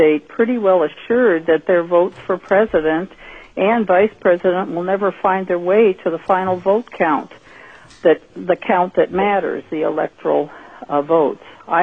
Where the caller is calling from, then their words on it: Juneau, Alaska, United States; I'm calling in from Juneau, Alaska